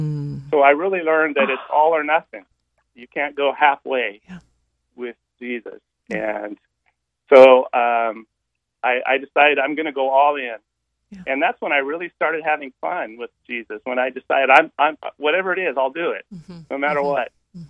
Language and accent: English; Whidbey Island, Washington, United States; So I grew up on Whidbey Island, north of Seattle. It's a rural island.